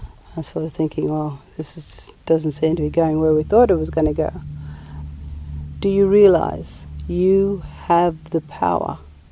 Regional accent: Australia; we're Aboriginal people from Australia and something very unusual is happening, and we're staying at the Hilton Hotel

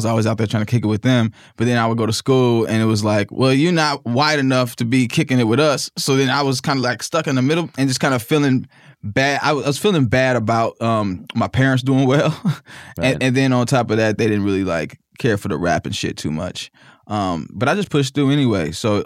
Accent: Mississippi, United States

